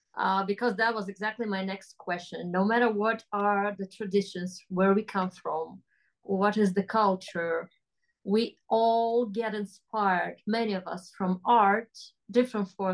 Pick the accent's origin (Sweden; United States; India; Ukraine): Ukraine